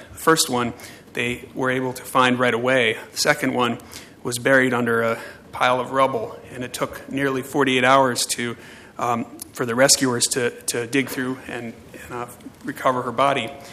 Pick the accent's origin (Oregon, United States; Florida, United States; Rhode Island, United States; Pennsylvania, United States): Oregon, United States; Portland; from Northeast Portland